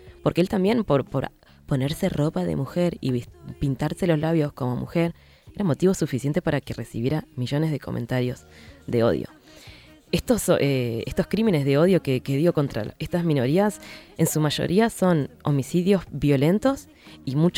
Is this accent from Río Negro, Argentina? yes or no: no; Tucumán, Argentina; que es de Río Gallegos a Tucumán, que es mi ciudad